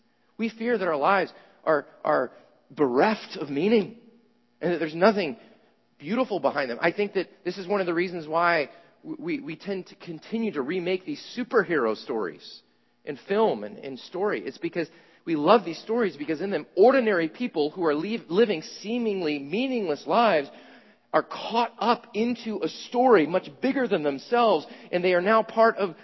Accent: Chattanooga, Tennessee, United States; I was from Chattanooga, and I thought, oh, that's odd.

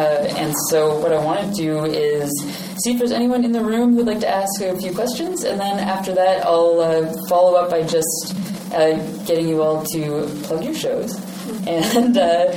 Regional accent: Canada; I'm Canadian.

